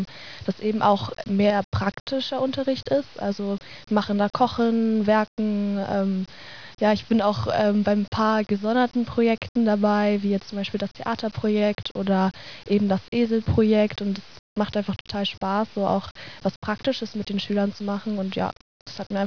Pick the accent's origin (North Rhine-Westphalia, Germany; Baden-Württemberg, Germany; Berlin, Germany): Berlin, Germany; Ich komme ja auch aus Berlin und Berlin ist auch sehr groß